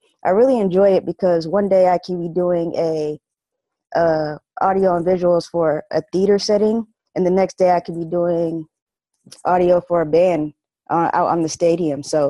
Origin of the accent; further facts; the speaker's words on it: Connecticut, United States; now in Houston, United States; Well, I am located in Houston, Texas. I'm originally from the East Coast in Connecticut